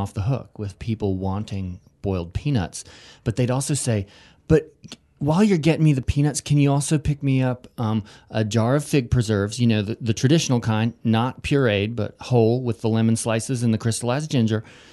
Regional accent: Charleston, South Carolina, United States; Because we grew up in Charleston, South Carolina, and boiled peanuts are a big thing there.

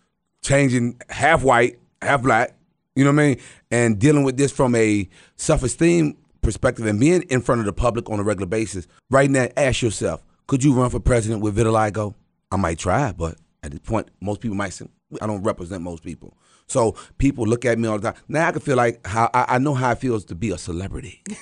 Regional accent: Virginia Beach, Virginia, United States; now in Atlanta, United States; I come from Virginia Beach, Virginia. So I've been tackling this battle from Virginia Beach, Virginia to Atlanta.

